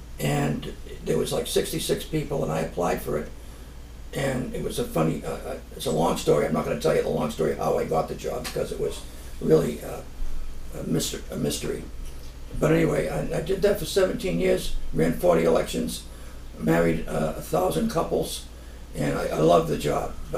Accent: Gloucester, Massachusetts, United States; I was born and brought up in Gloucester. Graduated from Gloucester High in 1963.

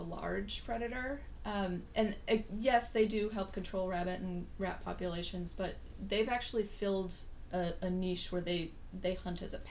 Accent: New Hampshire, United States; moved away as an adult; now in Gloucester, United States; Yeah, so I'm not from Gloucester. I grew up in New Hampshire. I moved here about 7 years ago.

